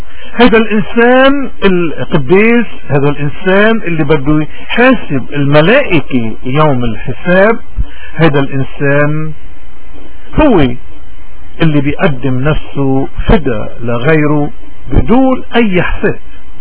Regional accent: Lebanon; نحن كل لبناني مؤمن بربه، مؤمن بذاته، مؤمن بوطنه

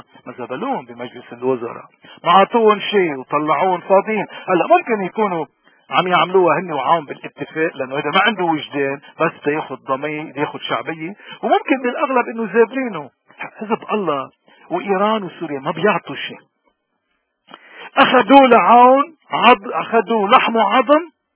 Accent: Lebanon; نحن كلبنانية خصوصا كموارنة نحن بدنا نصلب إيدنا على وجهنا كمسيحية موارنة

